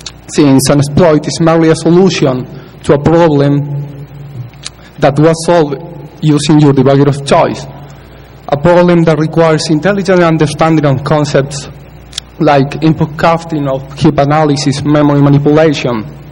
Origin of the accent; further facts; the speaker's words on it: Argentina; English is a second language; I'm from Argentina.